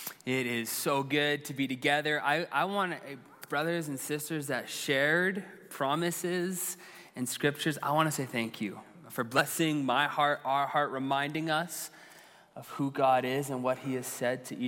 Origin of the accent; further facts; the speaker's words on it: British Columbia, Canada; Many of you know, I grew up in the Okanagan, and we used to joke that there were five seasons in the Okanagan.